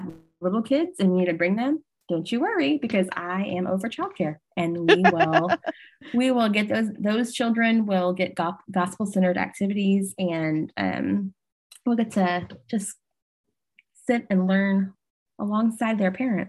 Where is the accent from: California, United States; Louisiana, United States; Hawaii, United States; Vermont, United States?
Louisiana, United States; I mean, I grew up in Louisiana, right? So I'm like, I didn't really watch football, but two, if I did, it was like the Saints or the Tigers.